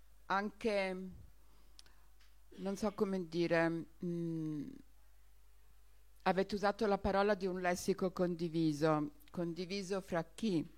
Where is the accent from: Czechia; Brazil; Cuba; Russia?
Cuba; Italian is a second language; now in Italy; che ha cambiato tanti significati nell'arco del tempo nel mio paese, che è Cuba in questo caso